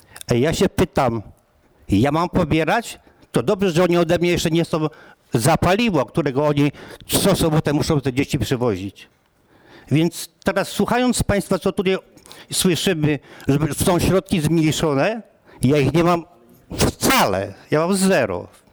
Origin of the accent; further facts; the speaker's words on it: Przemków, Lower Silesian Voivodeship, Poland; A pochodzę z miejscowości Przemków.